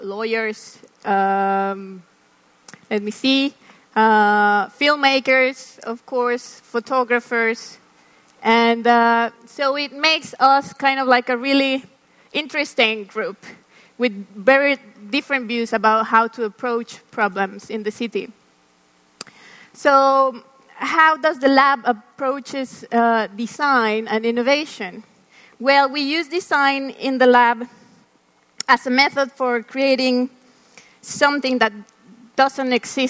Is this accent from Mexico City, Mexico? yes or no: yes; Mexico City, Mexico; English is a second language; also born or lived in Helsinki, Finland; And that was the amazing Mexico City. and where I born and live now, and I say now because I moved back from Helsinki, actually, and last year.